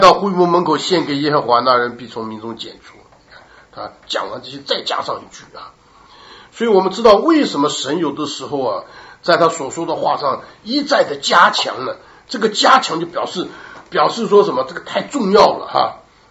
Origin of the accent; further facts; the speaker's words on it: Taiwan; 尤其我们中国人啊，台湾来的人更喜欢吃那个什么猪血糕啊这些啊